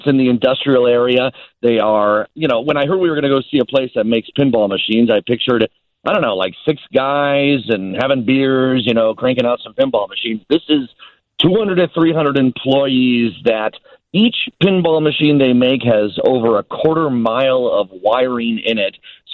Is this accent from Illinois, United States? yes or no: yes; Downers Grove, Illinois, United States; I grew up in Downer Grove, not all that far away